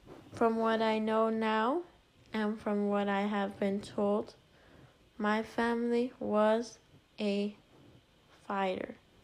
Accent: Garden Grove, California, United States; also born or lived in Anaheim, United States; I was born in Anaheim, California at AHMC, Anaheim Regional Medical Center. I grew up in Garden Grove, Santa Ana, and made my way to Anaheim.

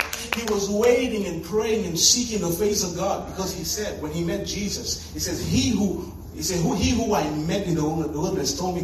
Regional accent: Tanzania; I'm originally from Tanzania. So I was raised in a culture where there weren't many options

